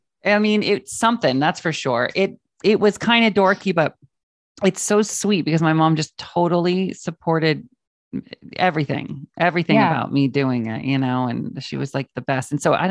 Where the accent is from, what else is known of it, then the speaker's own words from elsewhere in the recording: Washington, United States; cause I grew up in Washington State, right under British Columbia.